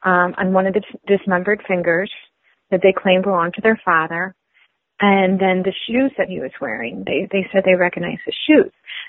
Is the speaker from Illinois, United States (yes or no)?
yes; Oak Park, Illinois, United States; So he actually got my hometown of Oak Park, which is 8 miles to the north, to arrest Sabella and Peter.